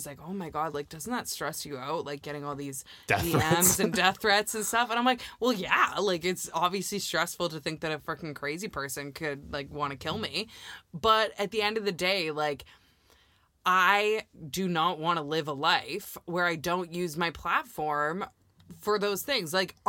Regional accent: Canada; He doesn't even know I'm from Canada.

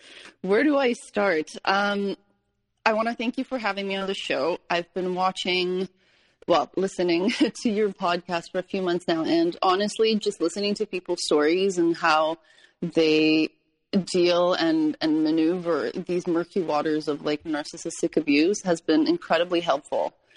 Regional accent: Poland; I grew up in Poland just as it was kind of coming out of, I guess it's communist streak.

